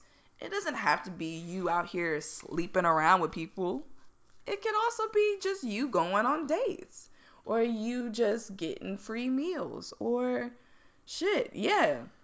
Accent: Maryland, United States; You know, we're both from Maryland.

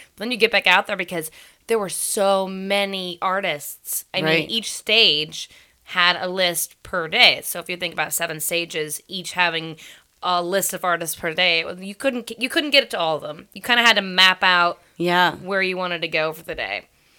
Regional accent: United States; Yeah. I'm American.

